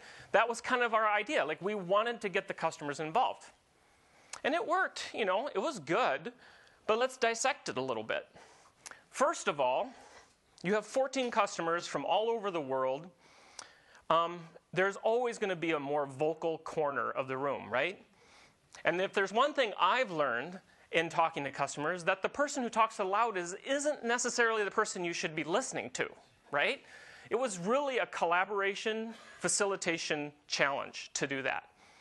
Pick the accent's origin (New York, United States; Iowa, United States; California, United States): Iowa, United States; I was born in the United States, in Iowa. And more specifically, I was born in the northwest corner of Iowa, and even more specifically, I was born on a farm. I'm an Iowa farm boy by heart, actually.